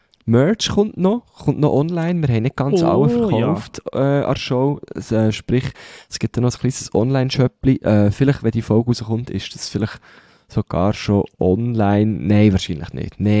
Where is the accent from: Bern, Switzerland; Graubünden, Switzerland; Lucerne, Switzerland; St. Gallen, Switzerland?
Bern, Switzerland; Nein, es geht so, wenn jetzt jemand sehr gickrig ist, wie man bei uns in Bern würde sagen